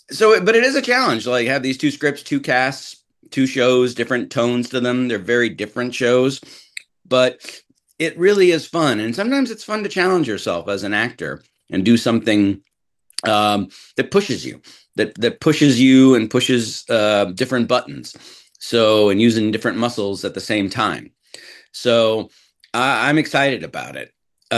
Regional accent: St. Louis, Missouri, United States; I'm from St. Louis, Missouri originally, which is why I sound like this.

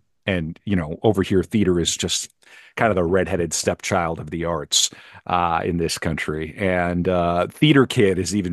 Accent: United States; as an American with some connections over there

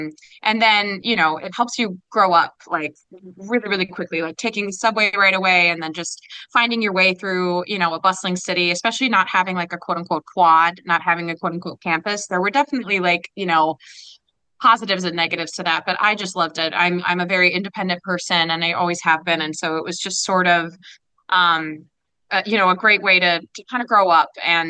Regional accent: Roseville, Minnesota, United States; Like I said, born and raised in Roseville. Well, I guess I was born in St. Paul, but then we moved to Roseville when I was very young.

